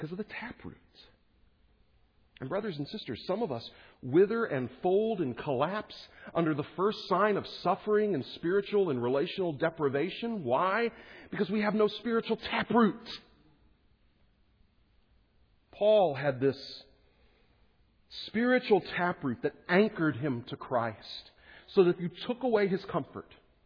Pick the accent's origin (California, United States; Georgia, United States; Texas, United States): Texas, United States; I grew up in Texas and then moved to Kansas, and in both places they have lots of cottonwood trees.